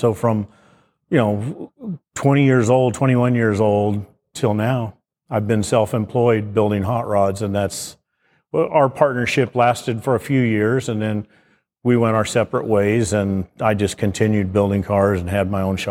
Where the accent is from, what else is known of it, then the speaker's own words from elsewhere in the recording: California, United States; I grew up in Orange County, just miles, a few miles away from Orange County International Raceway.